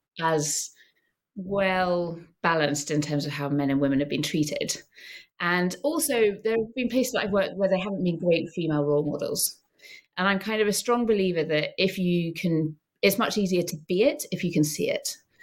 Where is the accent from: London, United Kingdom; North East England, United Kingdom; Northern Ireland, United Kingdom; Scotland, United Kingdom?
Scotland, United Kingdom; moved away as an adult; So I grew up in Scotland. I grew up in Scotland and I came down to England for my gap year.